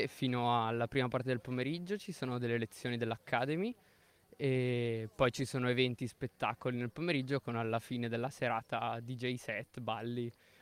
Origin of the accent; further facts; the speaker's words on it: Novara, Piedmont, Italy; Da Novara.